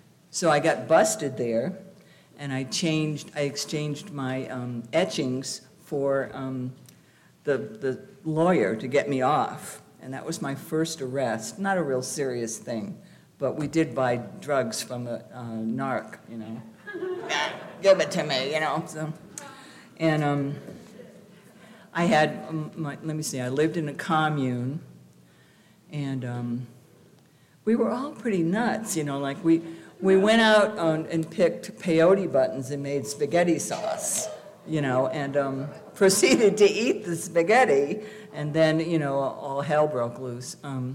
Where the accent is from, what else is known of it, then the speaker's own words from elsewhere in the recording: Connecticut, United States; moved away; also born or lived in Austin, United States; I grew up in Connecticut. It's a Norman Rockwell state. Everything is very conservative there, so I had to leave. And I went to Texas, Austin, Texas